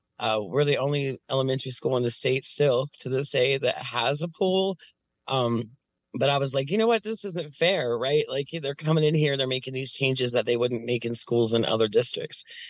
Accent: Appalachia, United States; I'm very proud of being an Appalachian.

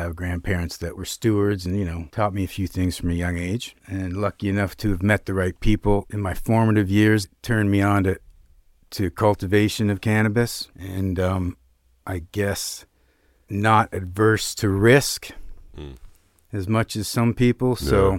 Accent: Montreal, Quebec, Canada; also born or lived in Sleepy Hollow, New York, United States; So I grew up in between Quebec. I was born in Montreal, Quebec.

